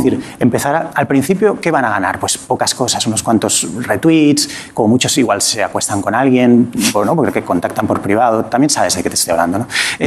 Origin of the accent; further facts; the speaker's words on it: Spain; Yo como me considero un buen español, odio un montón de cosas.